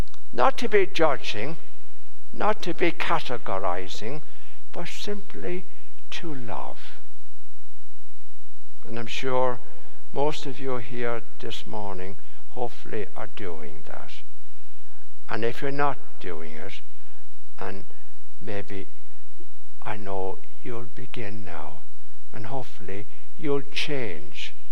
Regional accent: Ireland; I've always thought I'm 100% Irish, but I'm sure if I were to look up my ancestry, I'd find we had many invasions in Ireland that I'm probably British.

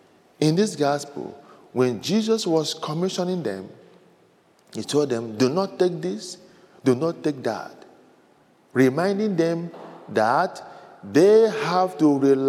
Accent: Nigeria; This reminds me of how we were raised as seminarians in Nigeria.

